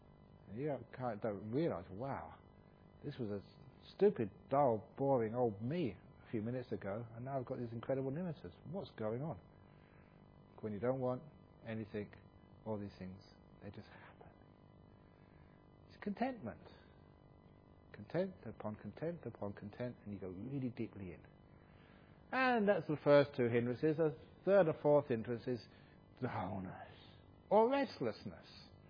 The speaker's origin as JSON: {"language": "English", "region": "England", "country": "United Kingdom", "tie": "born there", "said": "I was born in England, okay? Now, a nice, cool country. And I was now in the jungles of Thailand"}